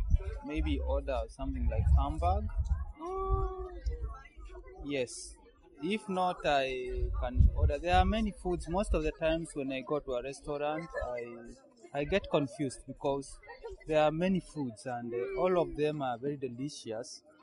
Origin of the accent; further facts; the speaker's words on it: Kenya; I'm from Kenya.